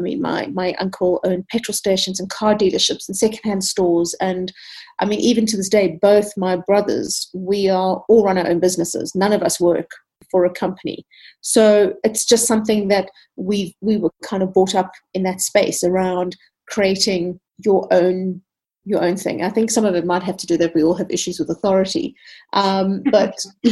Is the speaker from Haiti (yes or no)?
no; Zimbabwe; born there; My father's Scottish, my mother's of Lebanese descent. I was born in Zimbabwe. We moved around quite a bit when I was a youngster